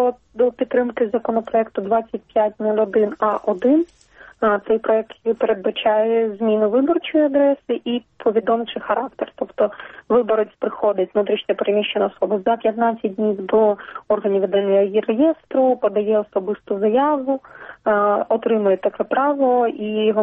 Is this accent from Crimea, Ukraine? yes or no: yes; Crimea, Ukraine; now in Kyiv, Ukraine; я сама з Криму, що я живу в Києві вже півтора року